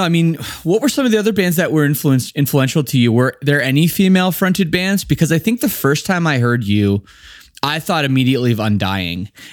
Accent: Canada; you know, I grew up in Canada

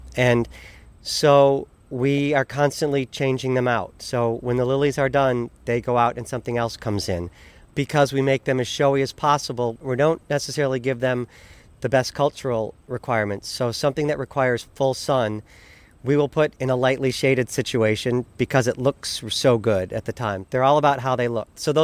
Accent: Michigan, United States; I'm from Michigan. I have no problem with snow removal.

